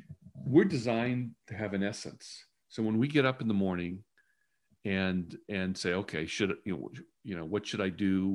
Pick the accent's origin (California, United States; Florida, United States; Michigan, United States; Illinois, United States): Michigan, United States; Detroit; you know, I grew up in Detroit.